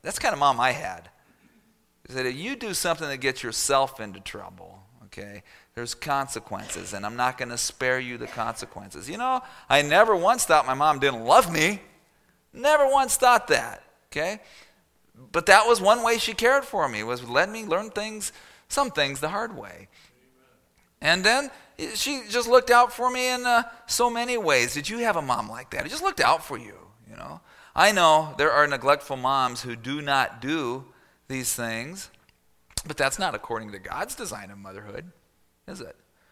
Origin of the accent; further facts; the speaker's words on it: Phoenix, Arizona, United States; Okay, the snow never got to me, growing up in Phoenix, Arizona.